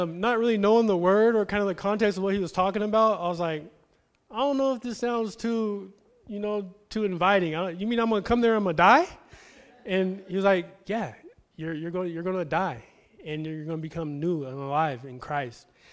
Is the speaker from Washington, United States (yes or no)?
yes; Seattle, Washington, United States; I grew up in Seattle, driving to Spokane.